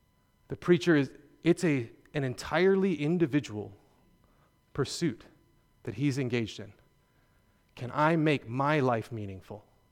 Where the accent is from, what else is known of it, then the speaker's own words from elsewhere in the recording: North Carolina, United States; I grew up in North Carolina, not in Oregon.